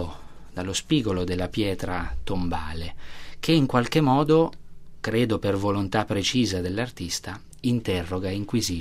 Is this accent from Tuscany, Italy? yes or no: yes; Sansepolcro, Tuscany, Italy; also born or lived in Città di Castello; io sono nato a Città di Castello, in realtà a ragioni diciamo ospedaliere e sempre vissuto a Sansepolcro, e quindi è il confine tra la Toscana orientale e l'Umbria.